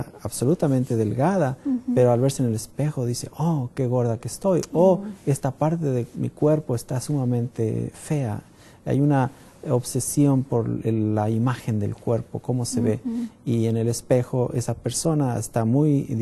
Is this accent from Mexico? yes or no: yes; Durango, Mexico; also born or lived in Nuevo León; Yo soy originario de México, del norte de México, específicamente de Durango, del estado de Durango. Soy oriundo de allá. He vivido muchos años en Nuevo León también.